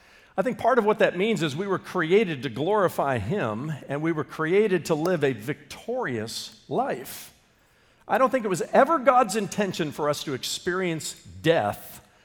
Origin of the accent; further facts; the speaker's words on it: Indiana, United States; back when I was a young boy growing up in Indiana, I was a Miami Dolphins fan.